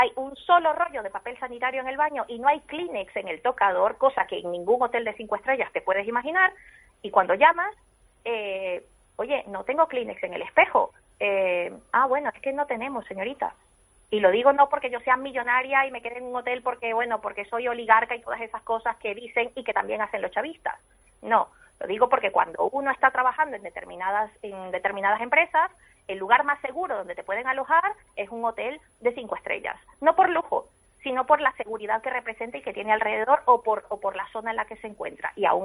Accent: Venezuela; en mi país, moto, semáforo es igual a muerte. O sea, sabes que mientras estás parado en un semáforo, te llega la muerte y punto y se acabó. O sea, esquivar balas, lo de esquivar balas en Venezuela no es ninguna tontería.

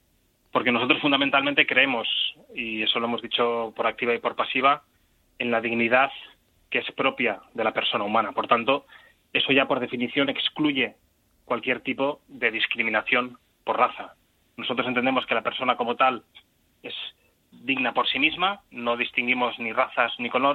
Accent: Spain

